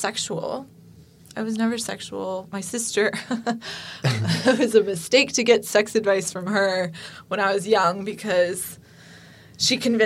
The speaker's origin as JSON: {"language": "English", "town": "Dallas", "region": "Texas", "country": "United States", "tie": "born or raised there", "said": "I'm from Dallas, Texas."}